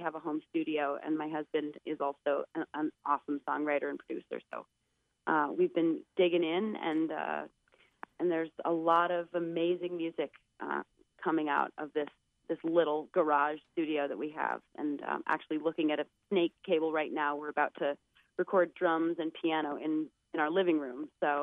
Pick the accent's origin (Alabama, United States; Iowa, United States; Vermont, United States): Vermont, United States; ultimately we're going to end up in Vermont, my home state, for my music festival, Grand Point North.